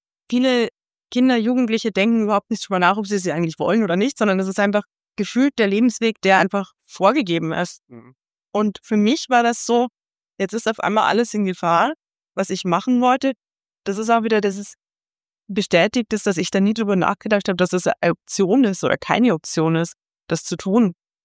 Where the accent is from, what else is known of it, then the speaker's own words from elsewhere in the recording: Rahnstein, Bavaria, Germany; ich komme ursprünglich aus Rahnstein, in Oberbayern